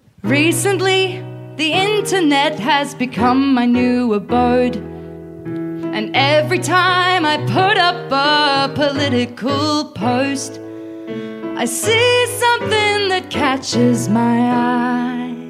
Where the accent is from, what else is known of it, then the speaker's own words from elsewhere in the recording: Bathurst, New South Wales, Australia; I'm from Bathurst.